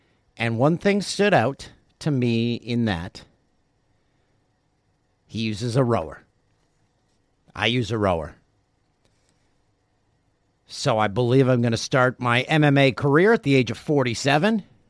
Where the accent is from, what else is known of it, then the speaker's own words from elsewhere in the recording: Peterborough, Ontario, Canada; Peterborough Petes, OHL champs. In the first year that BetRivers sponsors the CHL, my hometown Petes make it to the Memorial Cup.